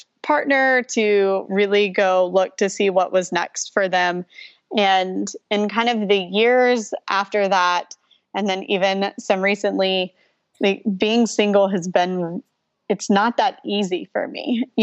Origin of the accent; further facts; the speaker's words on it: Houston, Texas, United States; I grew up outside of Houston and then went out of state for college and grad school, and then came back to Houston after grad school.